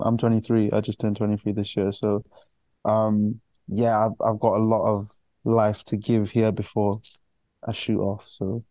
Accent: Cardiff, Wales, United Kingdom; also born or lived in London; Originally, we're from London, but I came to Cardiff when I was like 4. And we've been here ever since. So I'm a Cardiff boy at heart

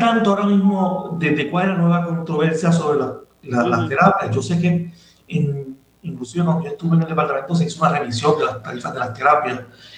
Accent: Patillas, Puerto Rico; yo que soy de Patilla, sabemos que cuando vamos a nuestros pueblos

